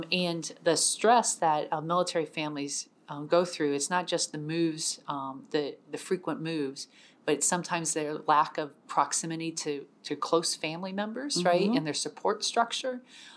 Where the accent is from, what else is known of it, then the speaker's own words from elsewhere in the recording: Canton, Ohio, United States; I grew up in Canton, Ohio, which is a small town about an hour south of Cleveland, home of the Pro Football Hall of Fame